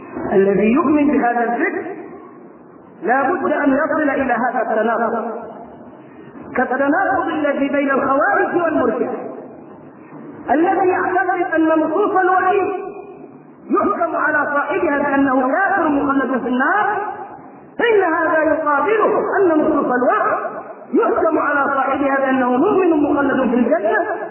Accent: Egypt; وبدأ ينتشر فكر التكفير في قرى مصر ومدنها وصل إلى قريتي.

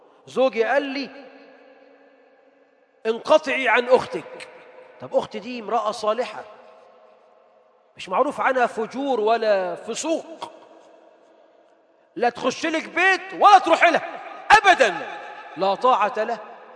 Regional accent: Egypt

